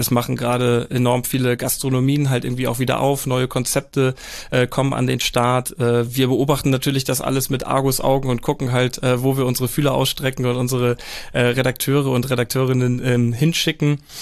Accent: Kappeln, Schleswig-Holstein, Germany; dann ist die ganze Region Schlei, Ostsee, da wo ich herkomme aus Kappeln, definitiv eine richtig schöne Gegend.

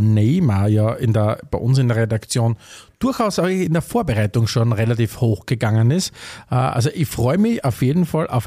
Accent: Styria, Austria; Ich bin ja ein Kind der Oststeiermark, so wie du auch.

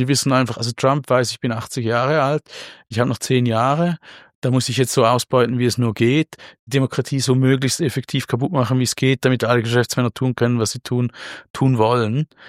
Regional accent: Switzerland; ich bin ja Schweizer.

